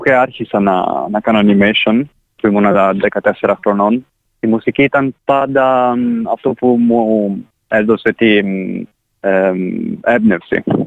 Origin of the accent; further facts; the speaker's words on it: Rome, Lazio, Italy; Greek is a second language; Έφυγα από τη Ρώμη, αλλά παρόλα αυτά είναι η πόλη μου, είναι η βάση μου.